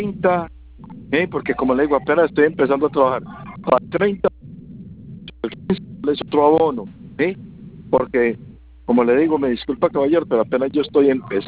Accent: Colombia; Porque nosotros somos de Colombia, salí se fue para Colombia

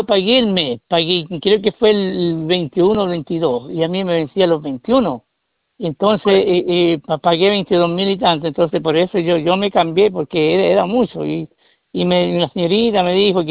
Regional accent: San Bernardo, Santiago Metropolitan Region, Chile; yo soy de San Bernardo, soy yo.

